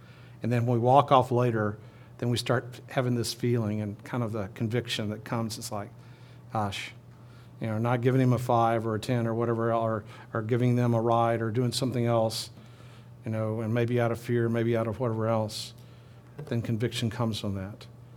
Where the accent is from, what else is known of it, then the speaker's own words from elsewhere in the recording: Minden, Louisiana, United States; and I grew up in Minden, and I love Minden, and I was one of the few that got away from Minden.